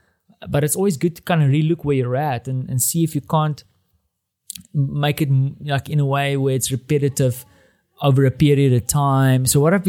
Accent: South Africa; now in Warsaw, Poland; I'm a South African meat eater.

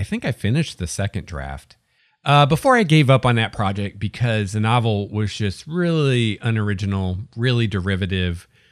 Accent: Indiana, United States; I grew up in rural Indiana. We had a tiny little library in my hometown, and this was before the internet.

